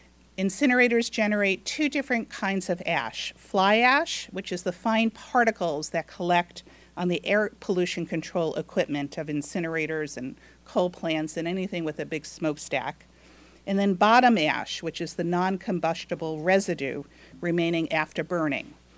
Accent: Catskill, New York, United States; I grew up in Greene County, went to high school in Catskill, and am taking this project very seriously.

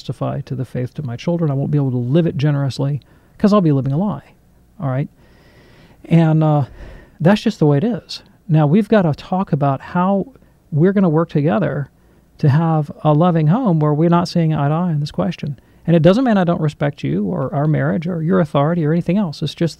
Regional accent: Alabama, United States; you're from Georgia, I'm from Alabama. I mean, this is Baptist country down here

